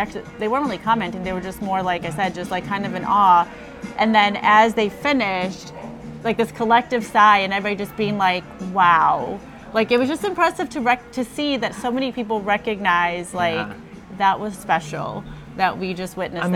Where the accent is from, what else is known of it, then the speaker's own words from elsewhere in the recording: Massachusetts, United States; I grew up in Massachusetts, so, you know, Mass holds for Boston and all of that.